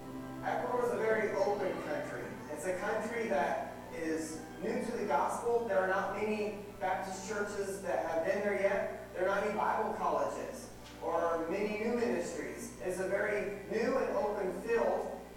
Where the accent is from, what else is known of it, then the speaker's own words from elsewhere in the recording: Mexico; also born or lived in Argentina; I was born in Argentina and had the privilege of growing up in Mexico as a missionary's kid.